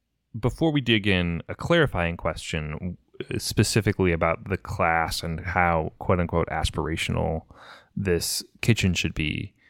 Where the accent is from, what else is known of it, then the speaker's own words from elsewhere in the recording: Sacramento, California, United States; Whereas like a kitchen the same size in my hometown, right? Sacramento, which is no slouch, is a cool city.